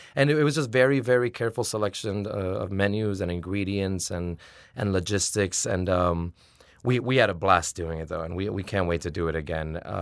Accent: Miami, Florida, United States; now in New Orleans, United States; I grew up in Miami, thinking that Miami was by far the most Cuban city outside of Cuba, with the deepest Cuban roots and the longest Cuban history.

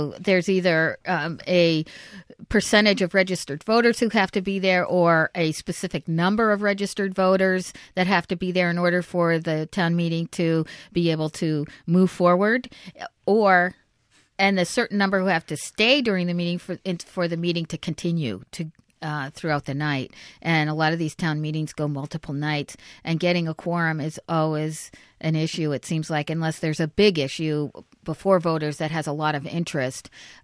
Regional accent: California, United States; I grew up in California, so I know what earthquakes.

